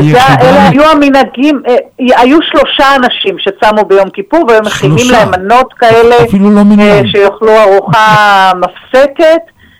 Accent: Northern District, Israel; אני גדלתי בקיבוץ, כמו שאמרת, של השומר הצעיר בקיבוץ יחיעם

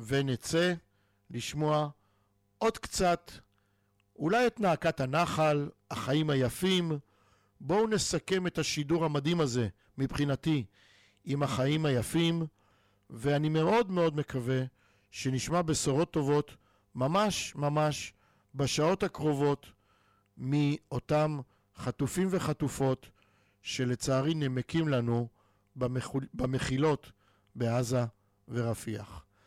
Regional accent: Kfar Saba, Central District, Israel; אני יליד כפר סבא, אני תושב כפר סבא, אני מחלק את זמני בארץ ובחול

